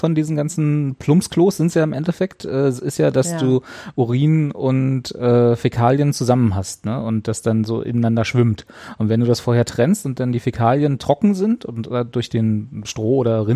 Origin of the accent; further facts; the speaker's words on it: Berlin, Germany; Du kommst ja nicht mal in unser Naherholungsgebiet, das uns zusteht als Berliner.